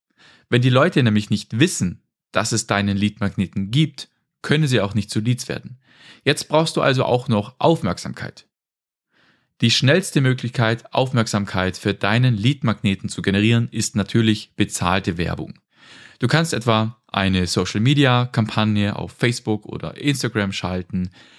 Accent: Baden-Württemberg, Germany; now in Austria; Ich komme ja eigentlich aus Baden-Württemberg, das heißt normalerweise schwätze ich auch ein bisschen anders als hier im Podcast, aber ich wohne schon seit ein paar Jahren in Österreich.

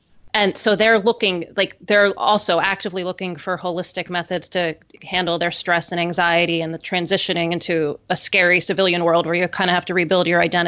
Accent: Trucksville, Pennsylvania, United States; and I grew up in Trucksville, Pennsylvania, which is it's just like it, how it sounds, really small trucks and ville.

